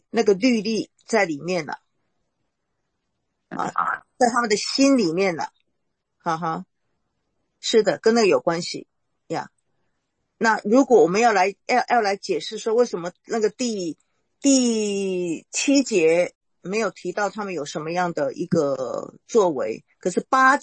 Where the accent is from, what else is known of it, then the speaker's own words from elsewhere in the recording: Taiwan; now in United States; 因为我们台湾人就有美国人是挂夫姓啦